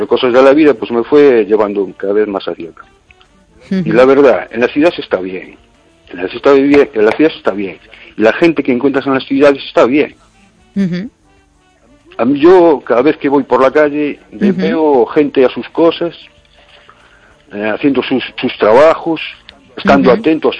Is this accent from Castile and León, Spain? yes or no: no; A Coruña, Galicia, Spain; born there; yo soy en Coruña, conocí Coruña y, bueno, yo nací en Coruña.